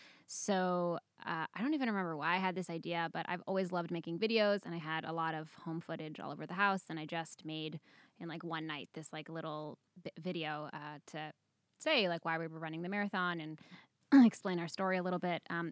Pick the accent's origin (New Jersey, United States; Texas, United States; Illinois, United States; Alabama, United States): New Jersey, United States; Fair Lawn; now in Israel; We are from Fairlawn, New Jersey, which is a nice little suburban town outside of New York, where the grass is always green and the sun always shines. And we made Aliyah